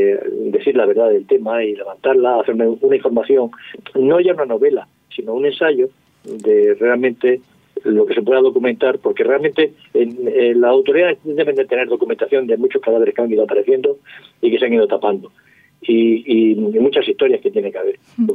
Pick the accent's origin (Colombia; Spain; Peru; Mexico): Spain; Almería, Andalusia; born there; yo nací en Almería, y yo puse un personaje de Almería